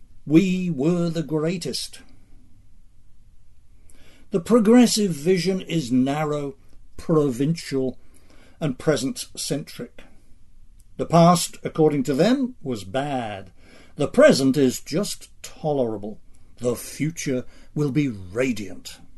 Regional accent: England, United Kingdom; now in United States; I grew up in England. I didn't actually get here until 1973.

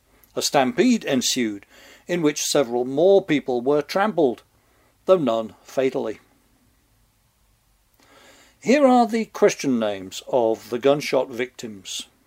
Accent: England, United Kingdom; In my hometown in England, we used to get the circus once a year.

